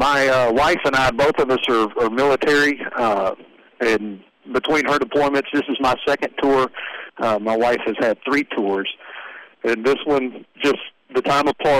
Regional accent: Lumberton, Texas, United States; I grew up in Lumberton, just north of Beaumont. My folks actually listened to KTRH when I was growing up.

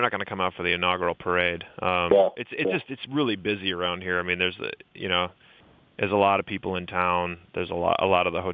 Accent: De Pere, Wisconsin, United States; I grew up in Ledgeview. I grew up in De Pere and Ledgeview. I mean, we lived in De Pere proper and also Ledgeview when I was growing up, and I graduated from De Pere High School on the east side in 1997.

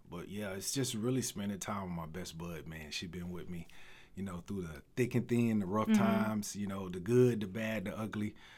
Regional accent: Alexandria, Louisiana, United States; I'm from Alexandria, Pineville, Louisiana.

